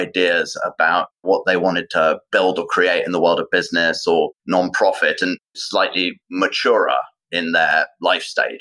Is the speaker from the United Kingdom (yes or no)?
yes; London, United Kingdom; I was born and raised in London. I was the son of first generation immigrants from Baghdad, Iraq, both sides of my family, and they fled and eventually found their way to the UK, where … was born.